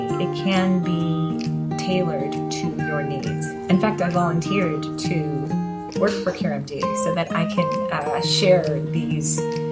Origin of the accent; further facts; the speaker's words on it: Astoria, New York, United States; I am originally from Astoria, New York, right where my practice is located.